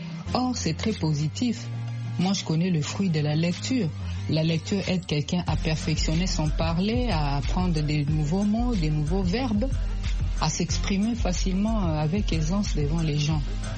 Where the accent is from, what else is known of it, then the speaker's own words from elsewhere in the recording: Kinshasa, DR Congo; Et chez nous, à Kinshasa, ici, nous voyons l'insalubrité trop.